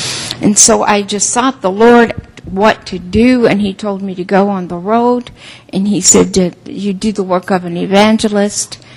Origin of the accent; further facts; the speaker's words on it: Pennsylvania, United States; You might be able to identify that with a little bit being from up in this area. I was from Pennsylvania, and I'd never heard the word born again or saved until I was 30 years old.